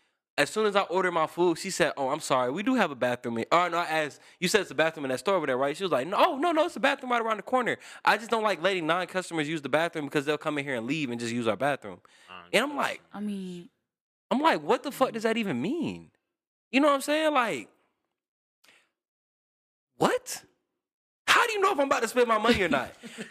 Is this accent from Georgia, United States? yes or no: yes; Atlanta, Georgia, United States; but since I'm from Atlanta, everything was new and it was like, wow, like y'all streets look like this.